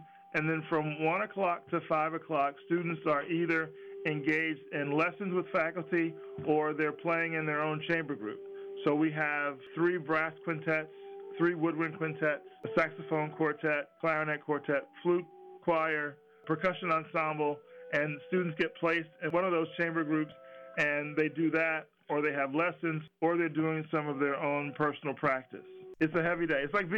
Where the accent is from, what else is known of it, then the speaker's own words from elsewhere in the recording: Philadelphia, Pennsylvania, United States; I grew up in Philadelphia and had the benefit of camps that were run by the city and were free to those who were interested.